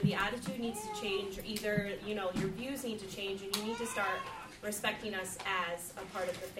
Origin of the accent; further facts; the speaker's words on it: Connecticut, United States; moved away as an adult; now in Delaware, United States; I'm originally from Connecticut. I did my student teaching here at Thomas Edison.